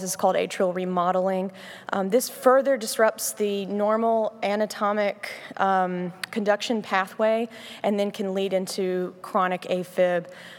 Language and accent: English; Memphis, Tennessee, United States; Like Dr. Cooley said, I'm from Memphis.